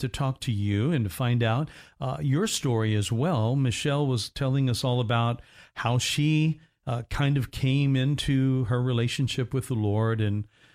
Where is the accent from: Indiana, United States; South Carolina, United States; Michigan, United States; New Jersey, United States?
Indiana, United States; Evansville; I'm a Hoosier, so I was born in Indiana, just south of there.